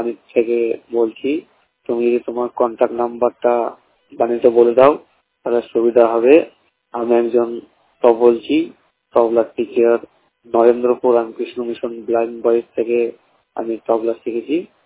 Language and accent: Bangla; Murshidabad, West Bengal, India; আমি মুর্শিদাবাদ, আমার বাড়ি হচ্ছে মুর্শিদাবাদে।